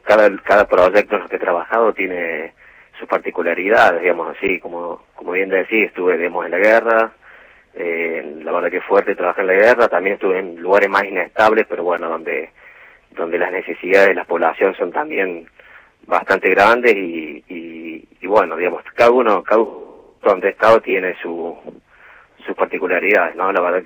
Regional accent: Córdoba, Argentina; now in Buenos Aires, Argentina; Ahora estoy viviendo, soy de Córdoba, digamos, y ahora estoy viviendo acá en Buenos Aires

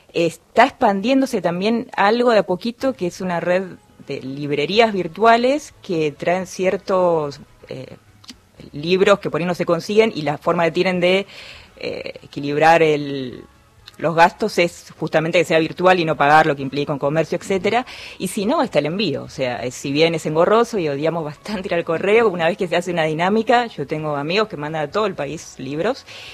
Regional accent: Remedios de Escalada, Buenos Aires Province, Argentina; Yo soy del conurbano, de Remedio de Escalada.

